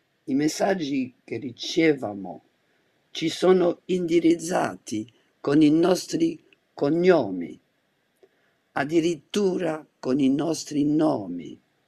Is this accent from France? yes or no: yes; France; accent: French; Italian is a second language; Sentite le mie parole, dette in un italiano con il mio accento francese.